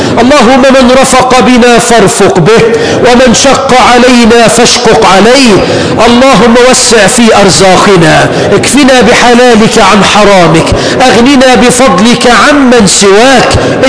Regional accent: Egypt

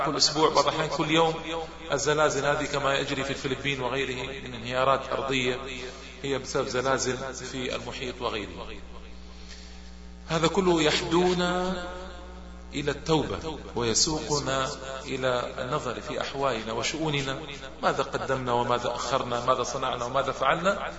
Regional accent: Hejaz, Saudi Arabia; خاصة عندنا بالحجاز

